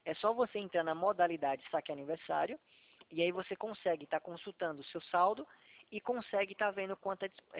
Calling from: Atibaia, São Paulo, Brazil; Eu sou aqui de Atibaia, sabe onde?

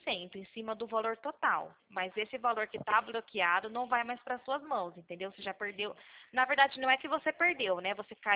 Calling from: Nova Odessa, São Paulo, Brazil; Eu falo aqui da cidade de Nova Odessa, aqui da região de Campinas

